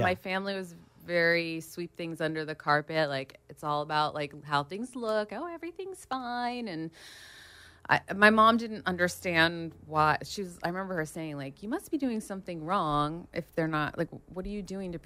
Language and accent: English; Pennsylvania, United States; now in Los Angeles, United States; I'm from Pennsylvania, outside of Philadelphia.